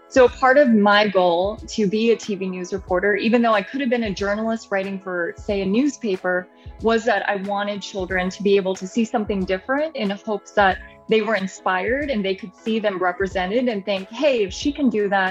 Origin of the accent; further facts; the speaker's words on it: Santa Rosa, California, United States; I grew up in California, Northern Bay Area in Santa Rosa.